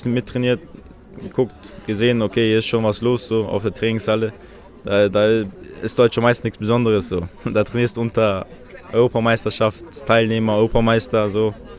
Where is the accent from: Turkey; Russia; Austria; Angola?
Russia; Chechnya; Ich komme aus Tschetschenien.